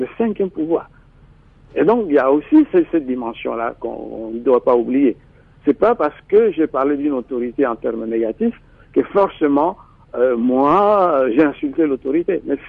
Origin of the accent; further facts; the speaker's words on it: DR Congo; ici chez nous en RDC